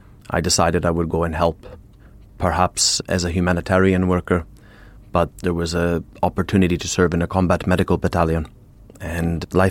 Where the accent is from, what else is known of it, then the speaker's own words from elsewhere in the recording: Canada; I come from Canada